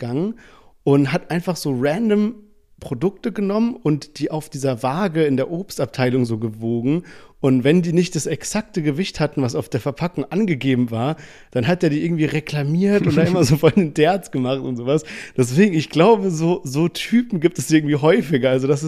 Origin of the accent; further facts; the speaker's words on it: Heidelberg, Baden-Württemberg, Germany; Wir hatten damals in Heidelberg, wo ich aufgewachsen bin